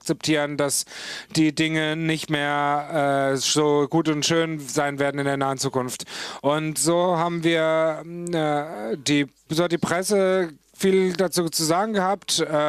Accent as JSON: {"language": "German", "region": "East Germany", "country": "Germany", "said": "ich komme aus Ostdeutschland, und wir haben beide unsere Perspektiven auf die Hackerkultur"}